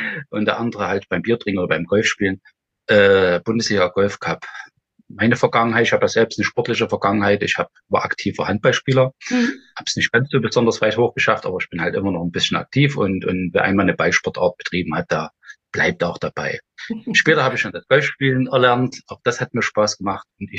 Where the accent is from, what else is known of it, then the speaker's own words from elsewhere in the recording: Saxony, Germany; Das war im Erzgebirge, genau, das war bei uns im Erzgebirge.